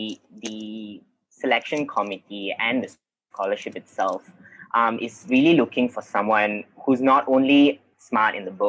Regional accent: Ipoh, Perak, Malaysia; now in Kuala Lumpur, Malaysia; I moved from Ipoh to KL to study when about 4 years ago, six years ago.

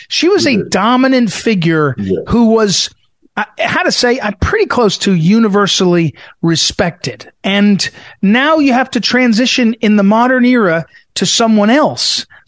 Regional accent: United States; And I guess I'm an American, so it's not that big a deal

